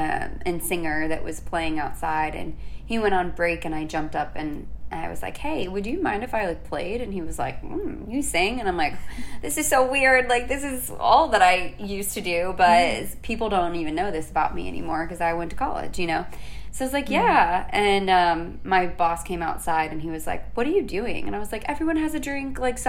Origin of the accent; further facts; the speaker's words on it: West Palm Beach, Florida, United States; my city, I'm from West Palm Beach, Florida, which is funny because I feel like a lot of people are like, West Palm Beach, Florida, like, isn't that not country?